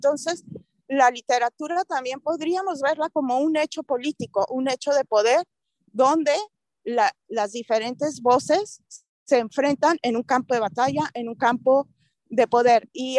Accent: Ciudad Juárez, Chihuahua, Mexico; yo soy del norte de México, de Ciudad Juárez, yo crecí oyendo

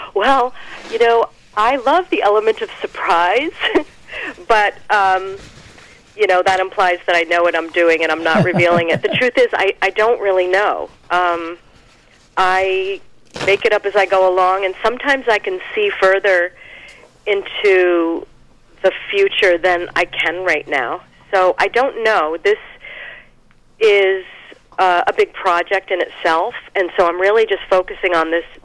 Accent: New England, United States; I grew up in New England, and I love the change of seasons.

